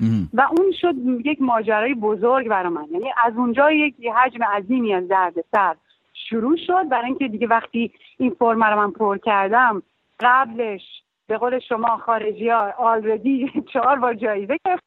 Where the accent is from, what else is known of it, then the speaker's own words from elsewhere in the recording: Iran; moved away as an adult; فکر کردم من هیچ کاری ازم دیگه تو ایران بر نمیاد و خیلی دلشکسته و اینا از ایران اومدم بیرون